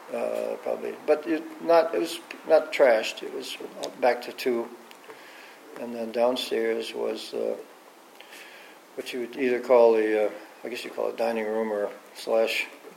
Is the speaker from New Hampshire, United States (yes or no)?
yes; Keene, New Hampshire, United States; it reminded me exactly of where I grew up in Keene, New Hampshire.